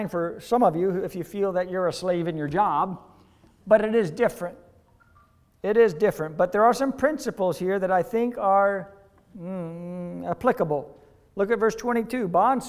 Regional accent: United States; Unlike in America, my home country, we had a history of slavery in times past.

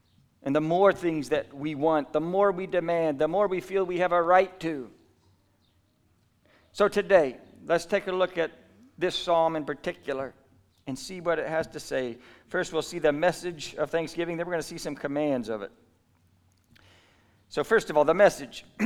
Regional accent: New Zealand; I grew up when I was really young here in New Zealand. You know, I grew up mostly in New Zealand

